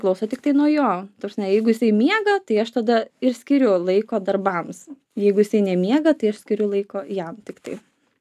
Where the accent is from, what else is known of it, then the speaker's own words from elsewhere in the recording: Samogitia, Lithuania; Visų pirma, aš pasakysiu, kad aš esu ne kaunietė, aš esu žemaitė.